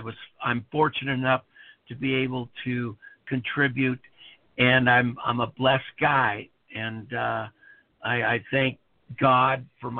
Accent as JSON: {"language": "English", "town": "Woodland Hills", "region": "California", "country": "United States", "tie": "born or raised there", "said": "but that's where my grandparents lived, and I grew up in Woodland Hills."}